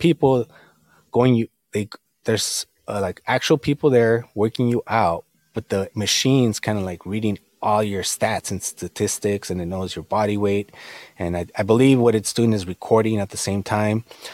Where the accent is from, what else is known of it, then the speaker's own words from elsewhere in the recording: United States; And me being Mexican American, every time I don't watch the news, but when I do, there's something negative being said